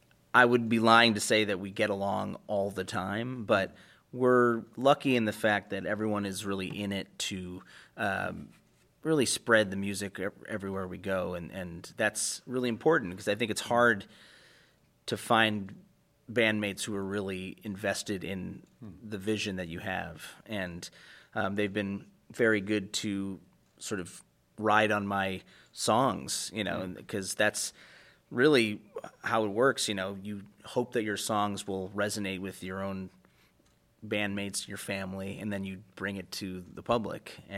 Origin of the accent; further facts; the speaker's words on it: Chicago, Illinois, United States; the sort of gospel sing-along stuff that I grew up singing in Chicago.